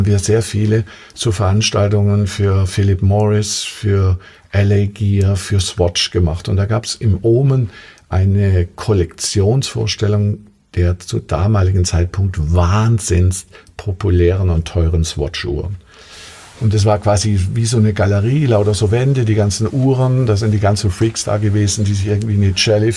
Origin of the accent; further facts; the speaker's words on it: Stuttgart, Baden-Württemberg, Germany; Als Stuttgarter in München.